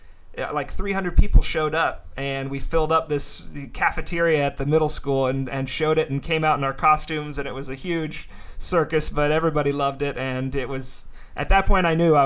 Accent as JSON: {"language": "English", "town": "Kansas City", "country": "United States", "tie": "born or raised there", "said": "I grew up in Kansas City. I lived on actually both sides of the state line at one point or another. We lived in Brookside, and then we moved out to the Overland Park area for high school."}